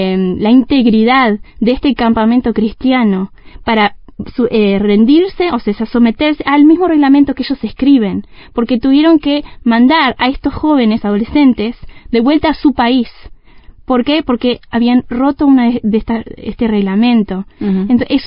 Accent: Uruguay; éramos un grupo de dos, quizá uruguayos en el grupo de drama

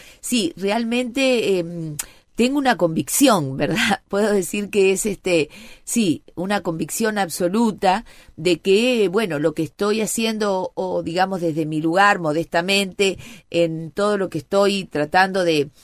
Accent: Uruguay; also born or lived in Argentina / Colombia; aquí en mi país, pero inclusive también he estado fuera de Uruguay, he estado en Argentina, he estado también justamente en Colombia, en Bogotá

